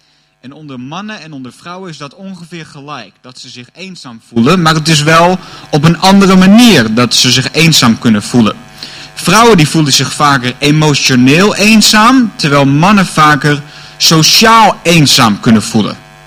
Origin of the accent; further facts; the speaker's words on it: Heerhugowaard, North Holland, Netherlands; Ik kom uit Heergewaard, dat ligt naast Alkmaar.